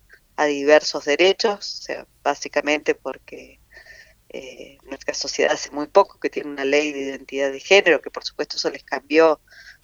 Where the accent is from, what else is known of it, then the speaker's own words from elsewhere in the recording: San Luis, Argentina; also born or lived in Córdoba; me fui de San Luis, nací en San Luis, crecí en San Luis, soy de San Luis, me fui a estudiar a Córdoba, volví cuando me recibí, empecé a trabajar acá